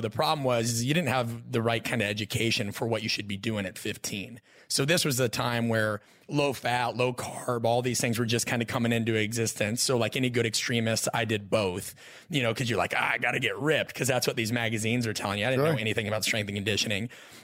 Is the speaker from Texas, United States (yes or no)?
no; Omaha, Nebraska, United States; I grew up in Omaha, Nebraska, right?